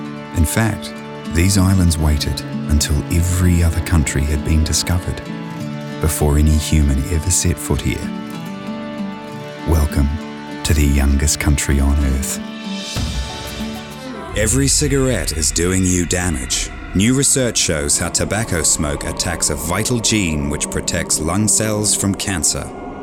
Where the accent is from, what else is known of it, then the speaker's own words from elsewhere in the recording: New Zealand; now in Sydney, Australia; I'm with RMK Management. I'm a Kiwi living in Sydney.